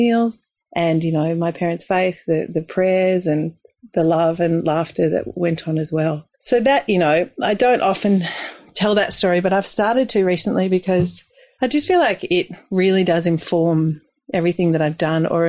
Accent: Sandringham, Victoria, Australia; All I have to do is really just turn it all the way back to growing up in Sandringham, the youngest of five. My mother was from Holland, from Amsterdam.

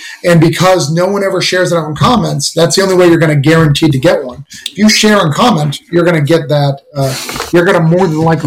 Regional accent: New England, United States; Well, I'm from the New England area, so I know Boston pretty well.

